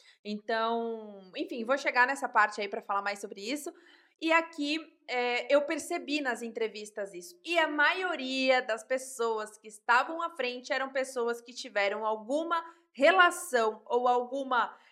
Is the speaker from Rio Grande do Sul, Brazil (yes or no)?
no; Peruíbe, São Paulo, Brazil; born there; Porque eu sou caiçara, tá? Eu nasci em Peruíbe, talvez você nem conheça essa cidade, tá bom? Então, assim, eu nasci numa cidade muito pequena. Eu nasci numa cidade onde as pessoas nascem e morrem nessa cidade.